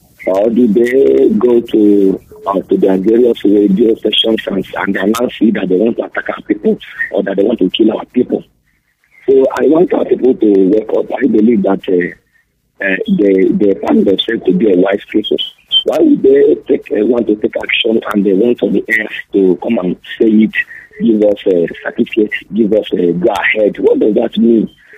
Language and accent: English; Anambra, Nigeria; I'm calling from Mugwacha. I'm from Anambra State.